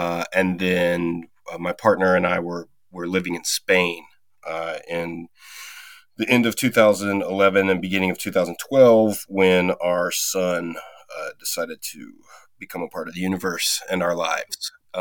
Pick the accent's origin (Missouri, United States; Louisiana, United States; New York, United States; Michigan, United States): Louisiana, United States; Baton Rouge; now in Portland, United States; Originally, I'm from the suburbs outside of Baton Rouge.